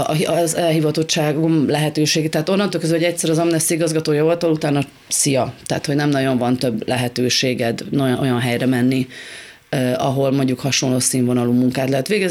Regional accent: Carei, Satu Mare County, Romania; Abban az időben, ahol én felnőttem, Nagy Károlyban, ott nem volt szemét

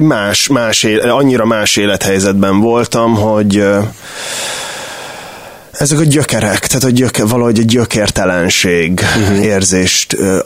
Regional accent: Hungary; egy 10 millió fős országból származunk

